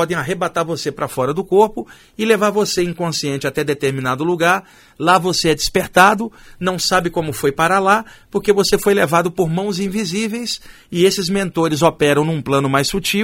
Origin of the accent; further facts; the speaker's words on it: Rio de Janeiro, Brazil; now in São Paulo, Brazil; eu moro no bairro da Saúde há 10 anos. Desde que eu vim do Rio para São Paulo, logo no início da década de 90, a minha área sempre foi ali a Zona Sul.